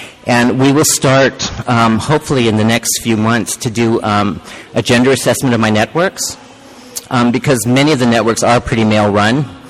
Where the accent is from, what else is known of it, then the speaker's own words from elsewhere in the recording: Guam; But I'm from Guam, and it's a very small it's a very small community.